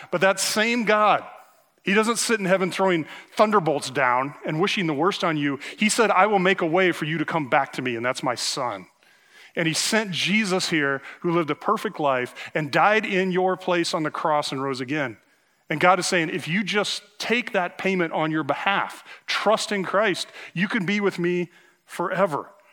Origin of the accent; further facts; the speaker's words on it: Nebraska, United States; I'm from Nebraska. I've never seen this before, okay?